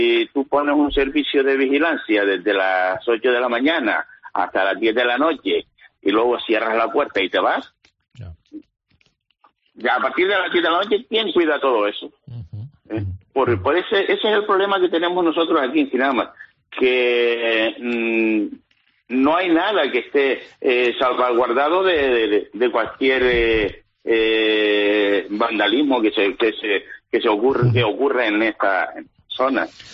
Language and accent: Spanish; Jinámar, Canary Islands, Spain; Yo que nací y me crié aquí en Jinamar, justo encima de la Casa de la Condesa, donde solo había tomateros y plataneras